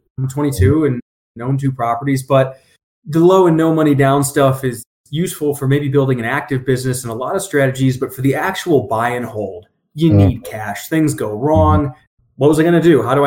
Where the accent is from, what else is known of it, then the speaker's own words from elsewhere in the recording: Ohio, United States; now in Colorado, United States; I'm originally from Ohio. I live in Colorado, but grew up in rural Ohio. I joke that I grew up in a cornfield.